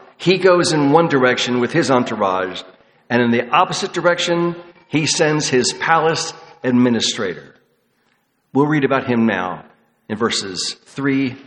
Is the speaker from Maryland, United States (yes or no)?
yes; Baltimore, Maryland, United States; One that comes to my mind readily is from about a mile away from the neighborhood I grew up in Baltimore, Maryland